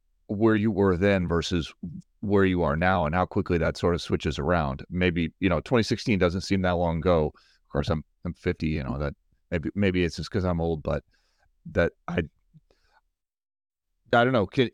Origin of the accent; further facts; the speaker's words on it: Tampa, Florida, United States; like I said, I grew up in Tampa, and, you know, USF was like, I don't want to say it was a little university around the corner, but it was like the local university, you know?